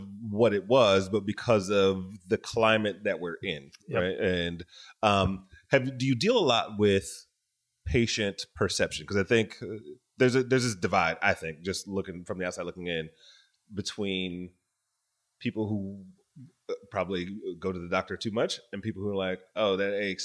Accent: Detroit, Michigan, United States; I grew up in Detroit

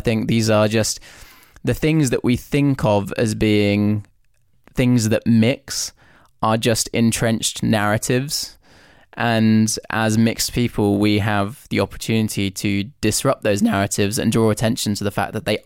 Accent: Leicester, East Midlands, United Kingdom; growing up in Leicester, which is very much a mixed heritage city

